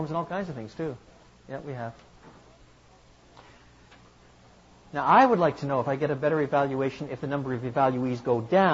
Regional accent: French Canada, Canada; I say that with a certain amount of delicacy, considering I come from French Canada

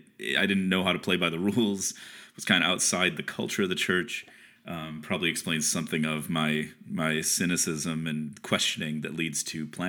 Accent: Chicago, Illinois, United States; Yeah, growing up in Chicago, served a church in Chicago through college and seminary, and then took a calling in Indianapolis for 4.5 years.

